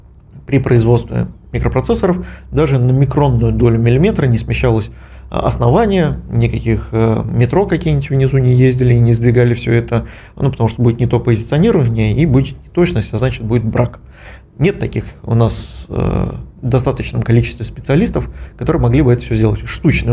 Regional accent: Tolyatti, Samara Oblast, Russia; Я из Тольятти, я знаю, что там все получится.

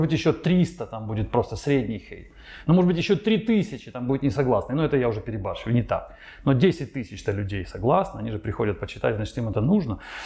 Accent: Ukraine; moved away as an adult; also born or lived in Moscow, Russia; В Украине родился, в Украине вырос. Из Украины уехал, когда мне было лет 23, наверное. И дальше стал по миру путешествовать. Там жил. В России жил. Уехал в Россию. Мне было 23 или 24, я в Россию переехал и пару лет прожил в России, в Москве.

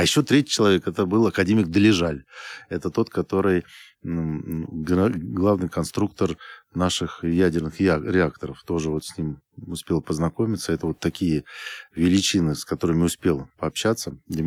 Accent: Baikonur, Kyzylorda Region, Kazakhstan; я сам вырос на Байконуре, то есть и детский садик, и школа, и к нам космонавты приезжали.

